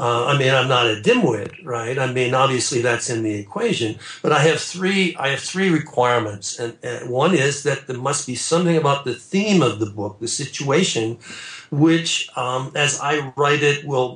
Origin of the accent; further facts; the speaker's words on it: Canada; yes, I was raised in Canada, so I'm born and raised, so I'm sort of a Commonwealth citizen